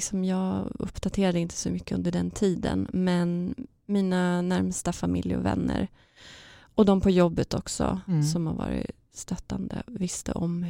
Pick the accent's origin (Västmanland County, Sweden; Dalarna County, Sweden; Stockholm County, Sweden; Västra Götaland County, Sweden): Västmanland County, Sweden; Västerås; Ja, och sen fick vi flytta från Uppsala till Västerås där vi är ifrån